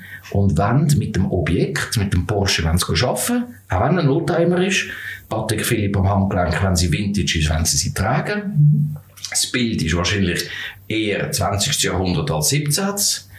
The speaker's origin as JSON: {"language": "German", "region": "Zurich", "country": "Switzerland", "tie": "born or raised there", "said": "nehme das Tram, würde das Tram nehmen von Fluntern, wo ich aufgewachsen bin, runter am Paradeplatz, um mit dem Vater dürfen gehen, die Uhren anschauen."}